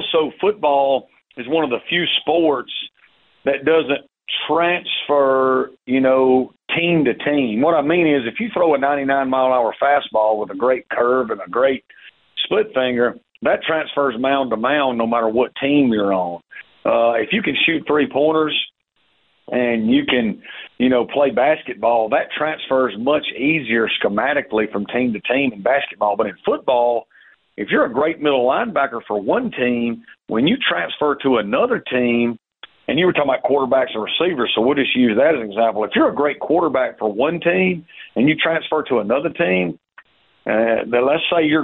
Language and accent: English; Amory, Mississippi, United States; which was like growing up in Amory playing for my dad.